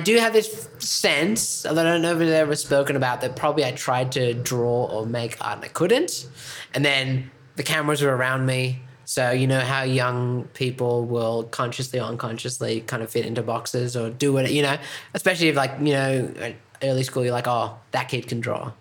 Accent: Australia; also born or lived in United States; really made me proud of being Australian in a lot of ways.

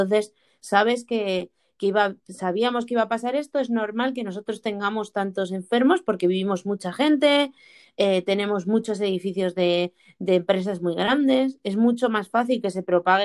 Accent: Madrid, Community of Madrid, Spain; Porque yo como madrileña, por ejemplo, desde aquí hemos visto como el resto de España

